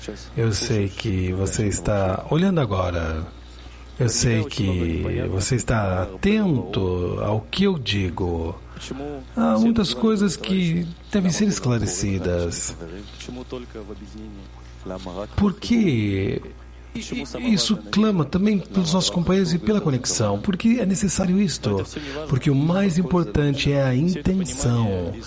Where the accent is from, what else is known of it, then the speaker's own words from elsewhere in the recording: Germany; E eu sou alemão.